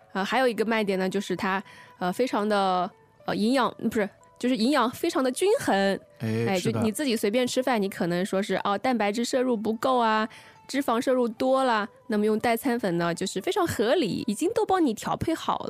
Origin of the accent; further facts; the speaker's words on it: China; 这个心理平衡呢，在我们中国人这里非常重要，对吧？